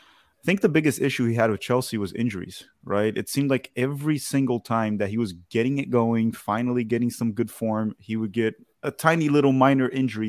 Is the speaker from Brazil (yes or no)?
yes; Brazil; I'm also Brazilian too. I was born in Brazil